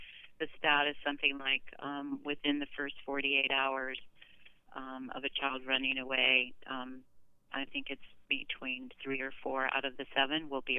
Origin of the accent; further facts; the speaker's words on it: Miami, Florida, United States; I myself, as a 67-year-old woman growing up in Miami, knowing really who to vote for sometimes is confusing.